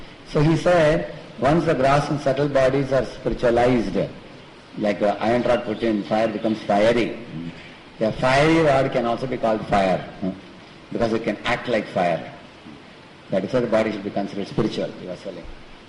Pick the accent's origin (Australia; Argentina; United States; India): India; South India; You see, like I hail from South India. In South India, when we are smart Brahmanas